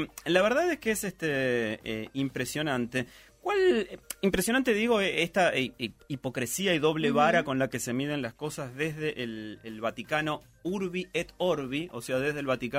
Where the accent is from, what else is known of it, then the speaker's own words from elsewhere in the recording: Argentina; Nosotros pensamos como argentinos que decimos, ¿cómo se paga los viajes?